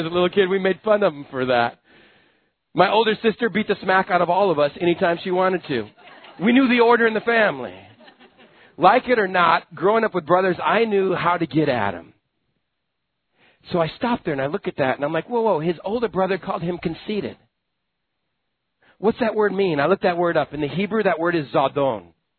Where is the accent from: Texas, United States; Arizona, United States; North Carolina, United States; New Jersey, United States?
Texas, United States; I grew up in West Texas in a house full of boys.